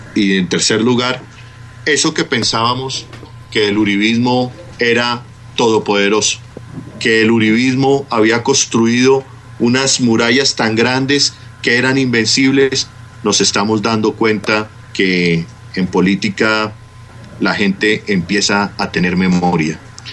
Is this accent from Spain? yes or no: no; Colombia; como colombiano que ha recorrido el mundo, que ha visto la situación de decenas de compatriotas en diferentes partes del mundo